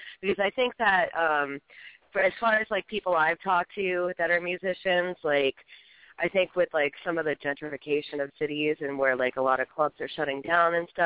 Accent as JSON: {"language": "English", "town": "Boston", "region": "Massachusetts", "country": "United States", "said": "I'm from Boston. I'm on the East Coast, and I've seen that."}